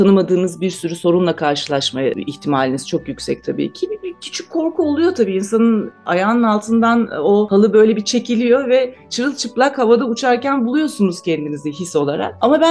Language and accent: Turkish; Aydın, Turkey; 1977 yılında Aydın'da doğdum. Çocukluğum Aydın'da geçti. 8 yaşındayken Aydın'a bağlı bir köye taşındık. 4 yıl orada kaldık.